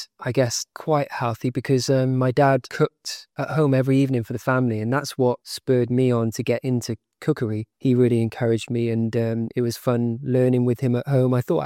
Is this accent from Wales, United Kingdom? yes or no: yes; Cardiff, Wales, United Kingdom; I grew up in Cardiff.